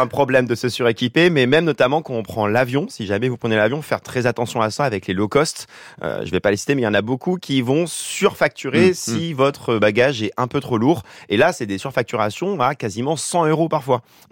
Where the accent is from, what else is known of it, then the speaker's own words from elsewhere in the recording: Auvergne-Rhône-Alpes, France; now in Paris, France; j'habite à Paris, malheureusement, très aventure. Mais à une époque, j'habitais en Auvergne, j'ai grandi en Auvergne, j'avais un grand jardin.